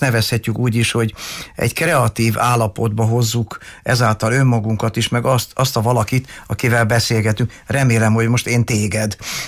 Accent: Hungary; born there; az én családom ugye Marosvásárhelyről származik, és én már Magyarországon születtem

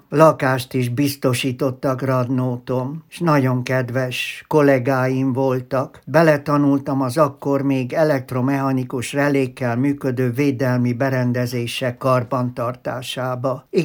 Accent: Hódmezővásárhely, Csongrád-Csanád, Hungary; vonzott a város, szülővárosom, és hogy haza kerüljek. Ezzel véget ért egy bő évtizedes távolmaradásom szülővárosomtól, attól kezdve Vásárhelyen éltem le az életem.

